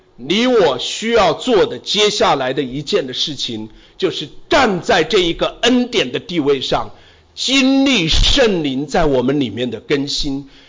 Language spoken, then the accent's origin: Chinese; China; 你就算不懂孟母三迁，今天咱们中国人都懂学区房比较贵，是不是？